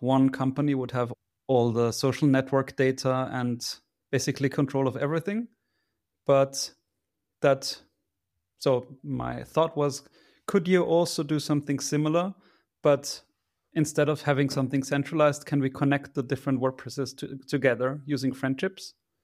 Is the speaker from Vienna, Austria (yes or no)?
yes; Vienna, Austria; I'm from Austria, from Vienna.